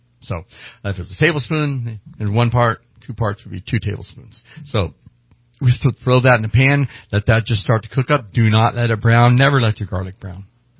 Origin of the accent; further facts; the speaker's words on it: California, United States; Remember, I'm born, but pretty much raised since I was born up here in the North State.